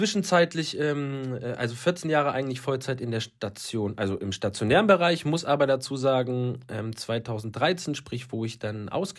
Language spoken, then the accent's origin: German; Berlin, Germany; moved away as an adult; now in Munich, Germany; ich komme ursprünglich aus Berlin